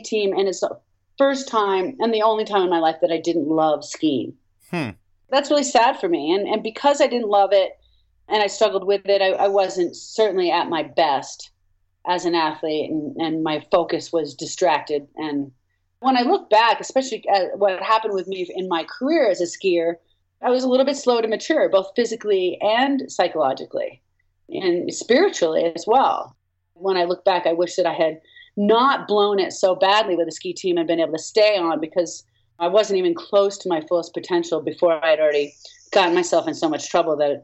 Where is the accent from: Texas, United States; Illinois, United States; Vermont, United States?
Vermont, United States; I grew up in Vermont. I don't have any experience in downhill.